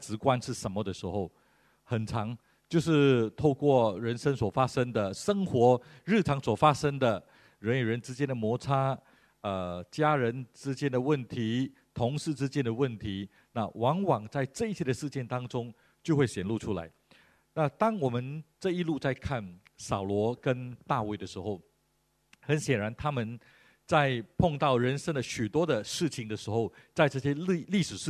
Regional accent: Fujian, China; accent: Fujianese; 那就看到这个西佛人，我们福建话讲给伯

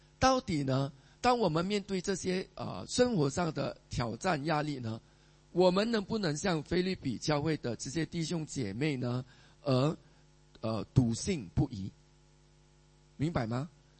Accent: Singapore; 所以对我们新加坡人来讲呢，其实我们很难想象啊

